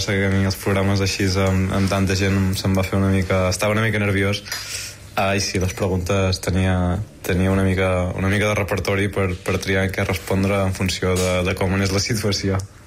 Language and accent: Catalan; Banyoles, Catalonia, Spain; jo soc de Banyoles, ella és d'Euskadi, i jo a l'hivern estic a Font-romeu, a la Cerdanya